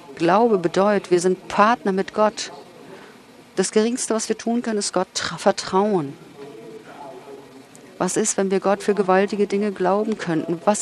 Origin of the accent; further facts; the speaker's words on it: Manchester, North West England, United Kingdom; In meiner Heimatstadt in Manchester, Nordengland, vor ein paar Jahren